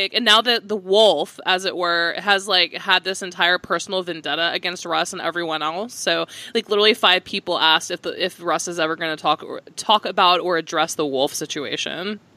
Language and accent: English; Nashville, Tennessee, United States; Growing up in Nashville, and I think everyone is from an area where there are venomous snakes.